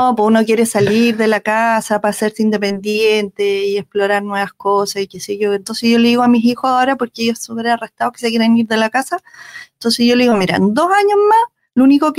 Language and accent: Spanish; Pitrufquén, Araucanía, Chile; also born or lived in Valdivia; yo nací en Valdivia, pero me crié en Pitrufquén, cerca de Temuco. Mi familia ahí son empresarios, yo vengo de una familia que son más bien comerciales, pero siempre ligado al área agrícola.